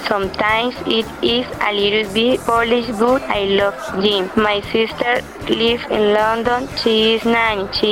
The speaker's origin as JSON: {"language": "English", "town": "Bucaramanga", "region": "Santander", "country": "Colombia", "second_language": "English", "said": "I am from Bucaramanga. I live with my father, mother, and my brother."}